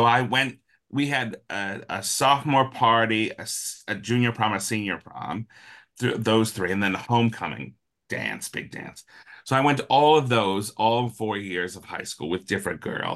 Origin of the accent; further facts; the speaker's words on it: Wilkes-Barre, Pennsylvania, United States; He grew up in Scranton, I grew up in Wilkes-Barre.